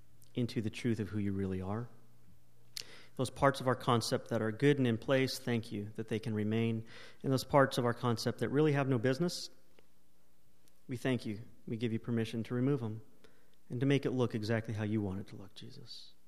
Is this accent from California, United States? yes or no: yes; California, United States; I'm from California. We don't have fireflies.